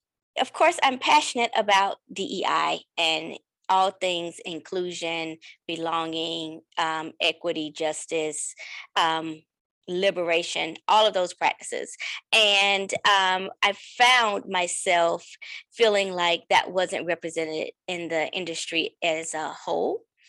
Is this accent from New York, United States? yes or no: no; South Carolina, United States; since a young girl growing up in South Carolina, and like always needing to have things in place and in order.